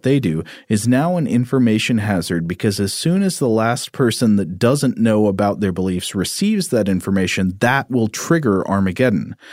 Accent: Tennessee, United States; I remember growing up in Tennessee, there were people who like belonged to churches that said, you know, you can't drink alcohol, but they didn't know that.

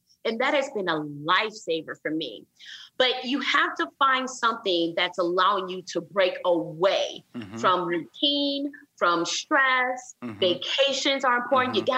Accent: Flint, Michigan, United States; now in Houston, United States; I'm from Flint, Michigan.

